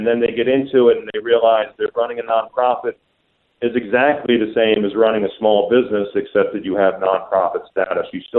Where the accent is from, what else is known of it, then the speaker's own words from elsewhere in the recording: Towson, Maryland, United States; Yes, I'm very privileged to be from Smaltimore, so to speak. Born and raised in Towson.